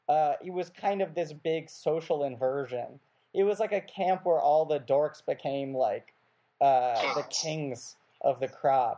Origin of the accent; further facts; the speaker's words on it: New York, United States; I grew up in New York, so I went to the UCB a lot.